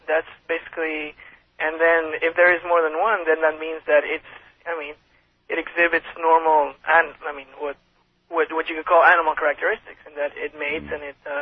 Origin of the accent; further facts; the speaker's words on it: Ponce, Puerto Rico; I'm from a city called Ponce, which is on the south coast of Puerto Rico.